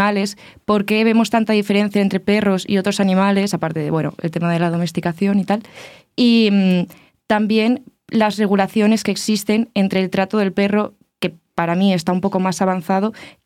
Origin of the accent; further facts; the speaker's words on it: Spain; yo soy española y en España el perro es un animal muy dulcificado.